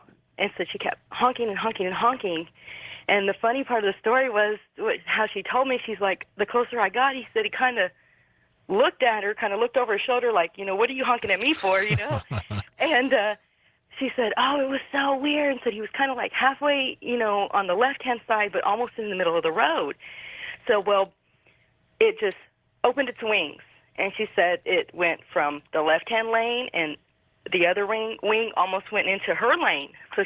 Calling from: Willow, Alaska, United States; I'm from Willow, Alaska.

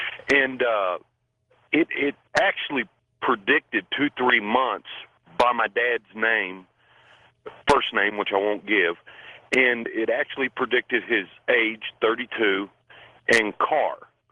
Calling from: Tucson, Arizona, United States; Tucson, Arizona.

